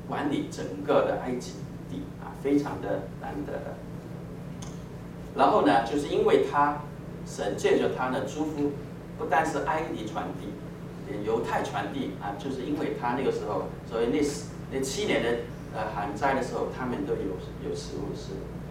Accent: China; 我们中国人，我小的时候跟这小孩朋友就常常玩一个玩游戏

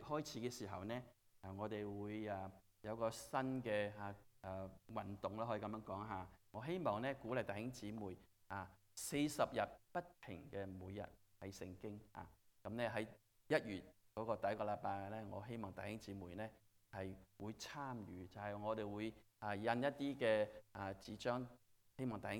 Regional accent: Chaozhou, Guangdong, China; now in United States; 有啲人知道我係潮州人吓，咁赵牧师亦都係潮州人。但係呢，我而家呢个情形，我潮州话嘅程度係咩呢？就係我哋听下冇嚟打识听唔识讲。点解呢？因为我嚟咗四十几年，

